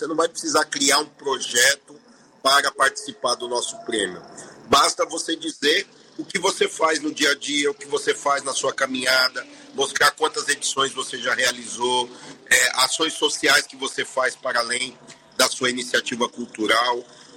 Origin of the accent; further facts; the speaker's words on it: Embu das Artes, São Paulo, Brazil; Eu sou de São Paulo, sou ali da cidade de Embu das Artes, na região metropolitana.